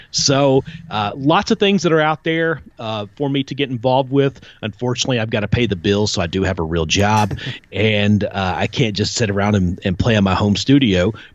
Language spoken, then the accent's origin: English; Ohio River Valley, United States; I covered LeBron, and actually, I grew up right on the Ohio River, so he wasn't far away.